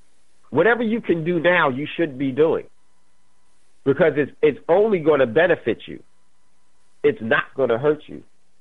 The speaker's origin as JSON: {"language": "English", "region": "New Jersey", "country": "United States", "tie": "born or raised there", "said": "because I grew up in Jersey, just outside of New York."}